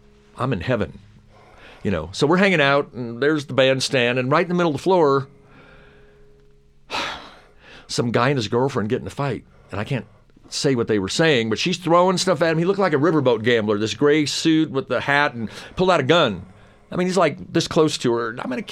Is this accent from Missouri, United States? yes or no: yes; St. Louis, Missouri, United States; And I'm 18 years old, and but I grew up in St. Louis, so I get it, you know.